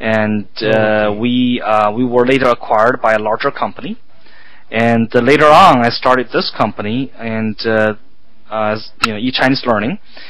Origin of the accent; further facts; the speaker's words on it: Beijing, China; English is a second language; also born or lived in United States; I was born in Beijing, grew up in China, mm-hmm. and about a few years ago, I came back to China from Silicon Valley